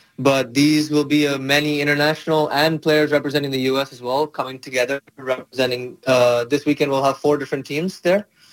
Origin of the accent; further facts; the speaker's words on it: California, United States; Yeah, so I'm from the Bay Area in California, actually, originally.